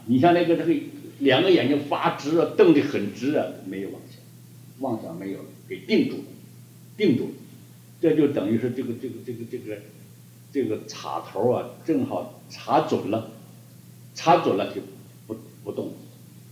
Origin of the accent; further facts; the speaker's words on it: China; 我们中国人如果腿子短的话，怎么搬也搬不上来